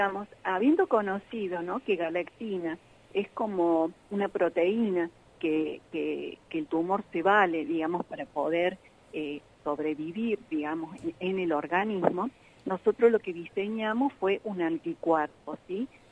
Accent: Córdoba, Argentina; digo acá porque yo soy de Córdoba

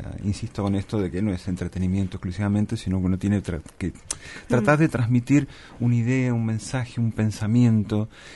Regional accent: Argentina

